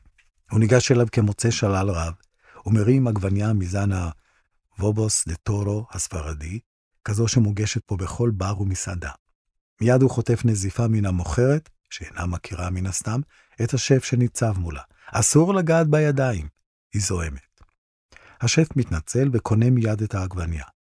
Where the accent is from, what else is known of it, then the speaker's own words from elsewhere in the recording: Jerusalem, Jerusalem District, Israel; גדלתי בירושלים, שם התחנכתי ולמדתי.